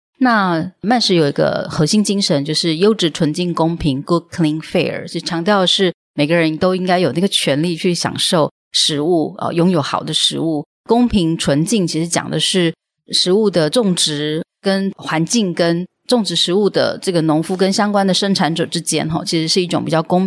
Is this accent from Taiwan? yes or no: yes; Tainan, Taiwan; also born or lived in Taipei; now in Taitung, Taiwan; 你知道我是从台南来的。